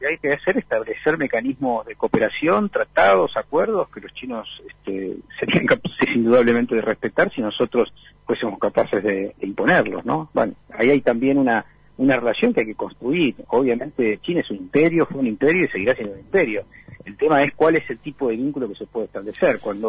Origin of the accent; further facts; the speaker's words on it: Argentina; también como argentino, ¿no?